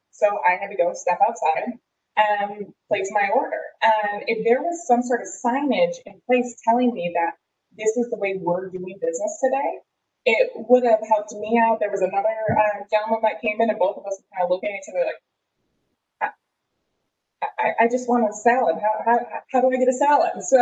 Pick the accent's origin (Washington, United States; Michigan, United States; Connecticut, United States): Michigan, United States; I'm from Michigan, and everything is different.